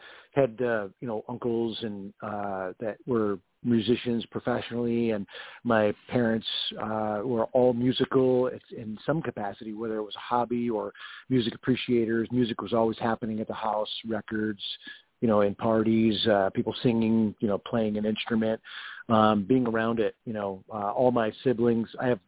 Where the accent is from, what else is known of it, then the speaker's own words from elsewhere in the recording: Rochester, New York, United States; now in Nashville, United States; growing up in Rochester, New York, I started playing early on as a teenager and kind of worked my way up the ranks. And now living in Nashville, Tennessee, living in the South